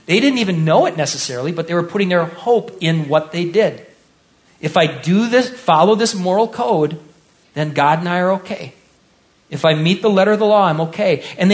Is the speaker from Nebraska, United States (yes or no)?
yes; Hastings, Nebraska, United States; I grew up in Hastings, detasseling corn.